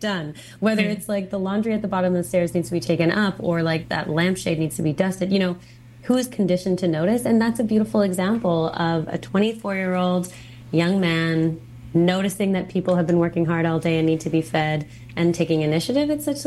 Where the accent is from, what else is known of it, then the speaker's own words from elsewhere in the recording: British Columbia, Canada; That's what we do for recreation as British Columbians.